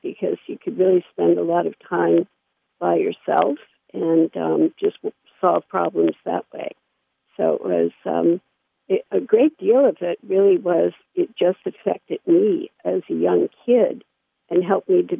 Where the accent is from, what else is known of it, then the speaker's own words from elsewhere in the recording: New York City, New York, United States; I grew up in New York City in a pretty dysfunctional family, and they kind of put me on a fast track to failure.